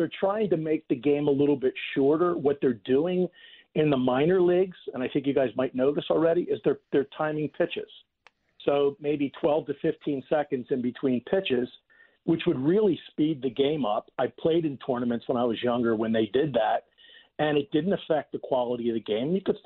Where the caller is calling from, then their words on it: Las Vegas, Nevada, United States; I'm listening from Vegas.